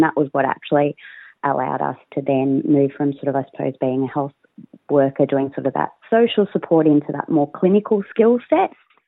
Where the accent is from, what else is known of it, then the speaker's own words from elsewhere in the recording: New South Wales, Australia; I've been working and living on Awabakal country now for almost 18 years, and I am originally from Darkanyang country, which is just sort of over the mountains, a bit further down on the central coast, yeah.